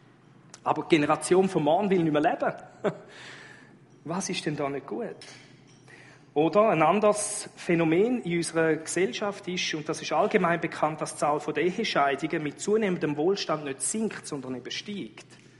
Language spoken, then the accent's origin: German; Switzerland; Nur schon bei uns in der Schweiz.